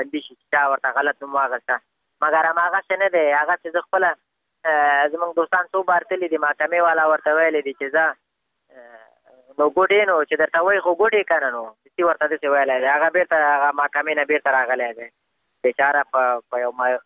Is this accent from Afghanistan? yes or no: yes; Afghanistan